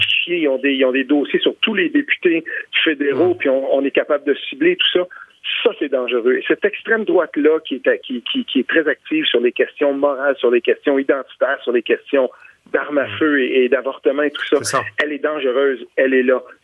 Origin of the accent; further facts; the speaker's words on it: Quebec, Canada; moi je suis de l'Outaouais